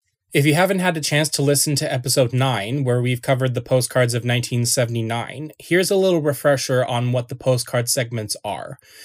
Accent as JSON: {"language": "English", "country": "Canada", "said": "as a Canadian that has not studied any foreign languages other than French, was no easy task"}